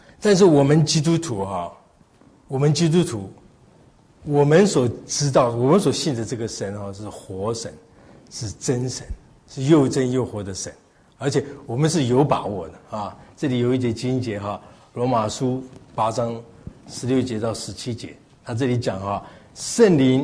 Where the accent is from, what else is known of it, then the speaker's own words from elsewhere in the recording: Taiwan; 我从台湾来的嘛，台湾人很聪明的